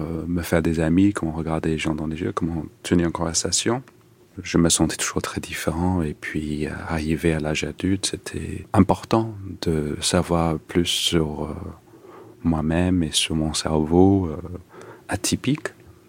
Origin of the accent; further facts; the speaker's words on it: England, United Kingdom; French is a second language; Je suis né et j'ai grandi en Angleterre. Mon enfance était dans les années 80.